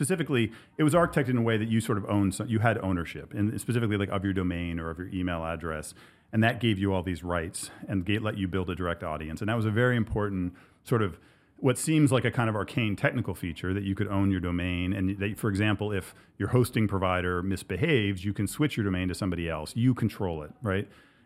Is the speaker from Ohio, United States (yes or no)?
yes; Ohio, United States; like I was just my own background, like I came from Ohio. My parents were professors.